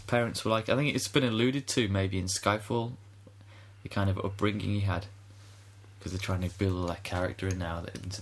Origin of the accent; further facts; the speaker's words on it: Bebington, North West England, United Kingdom; He was from the Wirral. He's from Hoylake. I'm from Bebbington.